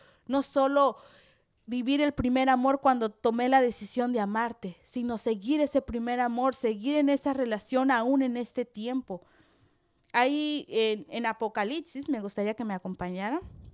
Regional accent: Mexico; moved away; yo soy una de las personas que cuando salí de México, estuve en un instituto

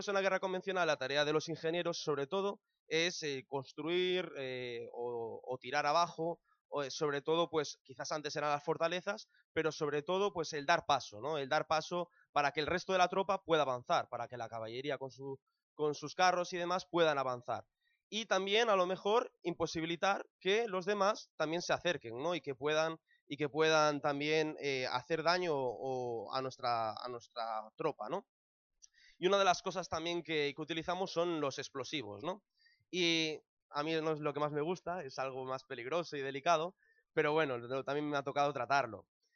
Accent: Santiago de Compostela, Galicia, Spain; also born or lived in Barcelona; mi madre es de León y nací en Barcelona, tengo una familia en Barcelona, y solía decir que era de Barcelona, pero yo ahora siempre digo que soy gallego, ¿no? Y que soy de Santiago.

